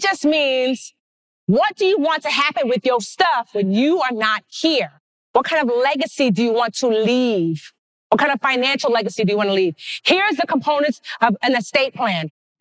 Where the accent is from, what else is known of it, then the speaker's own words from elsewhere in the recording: Nigeria; I'm Nigerian